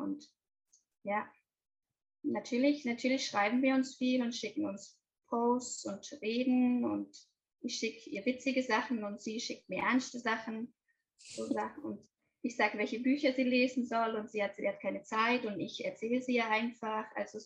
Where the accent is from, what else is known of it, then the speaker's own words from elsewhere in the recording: Finland; Wenn ich jetzt irgendwo im Ausland bin, dann sage ich schon gern, ich komme aus Finnland. Ich sage dann nicht, ich bin Finnin, aber ich sage, ich komme aus Finnland.